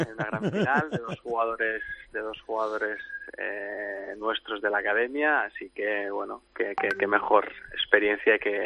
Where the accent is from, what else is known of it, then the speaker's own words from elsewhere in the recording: Manacor, Balearic Islands, Spain; Nosotros somos del mismo pueblo, somos de Manacor.